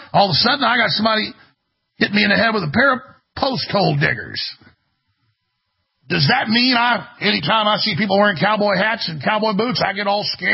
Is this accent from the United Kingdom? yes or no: no; Dallas, Texas, United States; I grew up in Dallas, Texas. It's half black.